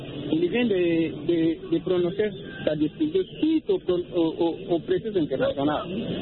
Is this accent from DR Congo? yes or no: yes; Eastern DRC, DR Congo; Nous sommes de l'Est.